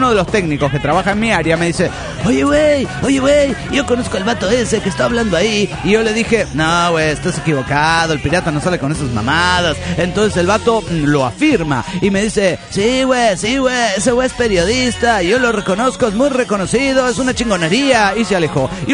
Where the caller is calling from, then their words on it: Tijuana, Baja California, Mexico; de Tijuana.